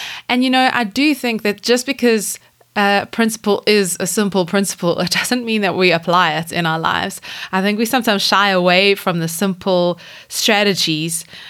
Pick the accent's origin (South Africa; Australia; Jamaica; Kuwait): South Africa; not all the examples are totally relatable to me as like a South African, as a homeschooling mom